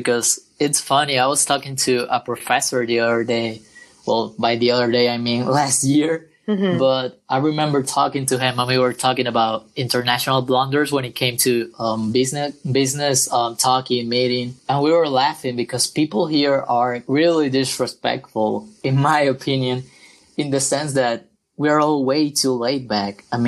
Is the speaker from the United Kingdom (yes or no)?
no; Colombia; English is a second language; I mean, you're from Turkey and I'm from Colombia.